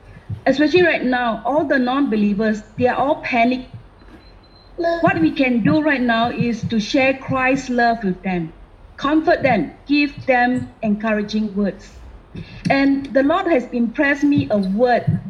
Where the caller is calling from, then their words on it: Singapore; from Singapore.